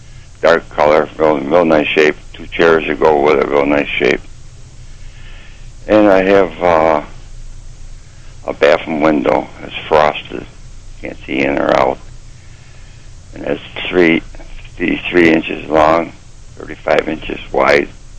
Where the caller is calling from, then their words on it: Washington, New York, United States; Yes, I'm calling from Washington, New York.